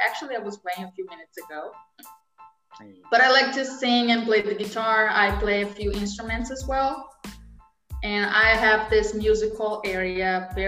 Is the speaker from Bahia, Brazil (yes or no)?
yes; Feira de Santana, Bahia, Brazil; I'm from Bahia, Feira de Santana, Bahia, which is very hot.